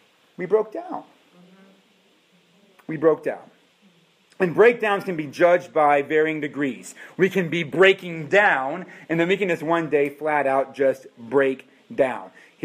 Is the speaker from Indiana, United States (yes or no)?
no; Massachusetts, United States; You know, in states, I'm from Massachusetts, there's a thing called a lemon law.